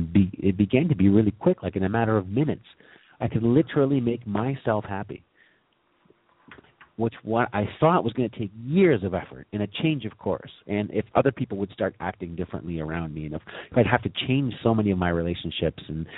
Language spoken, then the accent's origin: English; Ontario, Canada; born there; how I was born in Southern Ontario in the richest and peaceful, most peaceful, prosperous of times.